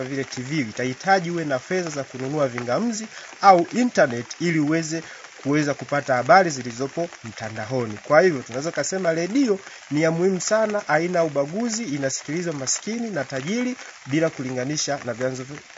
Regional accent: Muleba, Kagera, Tanzania; natokea Mleba, Kagera, Tanzania.

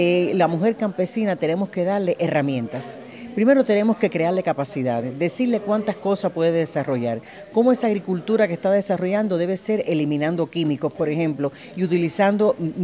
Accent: Cuba; En mi país hemos tenido el privilegio que desde el triunfo de la revolución la mujer juega un papel fundamental en las líneas de dirección del país.

